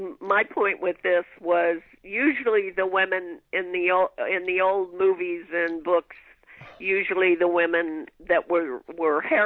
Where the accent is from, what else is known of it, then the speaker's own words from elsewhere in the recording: Southwest, United States; I'm also from the Southwest, and you know, that's how the West was won.